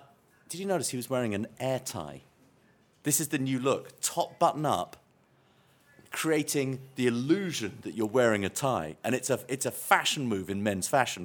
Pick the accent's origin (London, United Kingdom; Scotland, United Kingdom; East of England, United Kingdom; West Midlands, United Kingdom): London, United Kingdom; Blackheath; of Blackheath, was from exactly where I'm from. Like 500 yards.